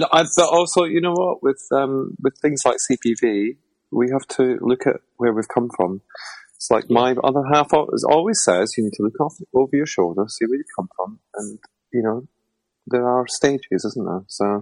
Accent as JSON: {"language": "English", "region": "Scotland", "country": "United Kingdom", "said": "obviously being Scottish, it was a huge honour to actually be up there. So, and do the inaugural one, considering I am from Scotland."}